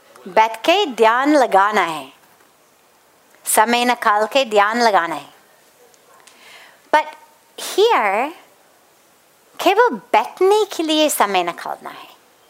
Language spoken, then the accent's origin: English; Los Angeles, California, United States; I'm from Los Angeles. We were back in LA for an event.